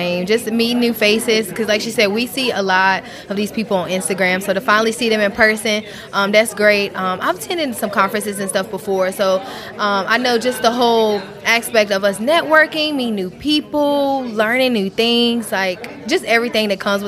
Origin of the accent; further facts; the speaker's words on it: North Carolina, United States; I'm from Caswell County, North Carolina.